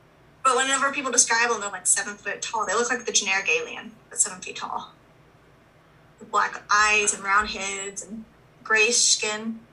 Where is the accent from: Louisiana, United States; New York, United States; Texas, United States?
Texas, United States; I'm from Texas.